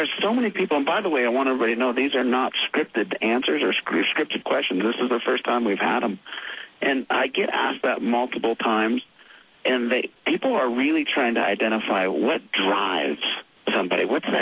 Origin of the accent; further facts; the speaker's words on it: Montana, United States; also born or lived in Alaska; now in Idaho, United States; I was born in Alaska. I was raised in Montana. And I live in Idaho. So I grew up in big territory.